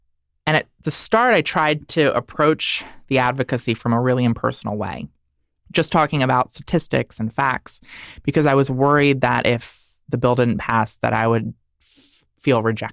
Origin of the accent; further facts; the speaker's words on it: Delaware, United States; the equality organization, Equality Delaware, in my home state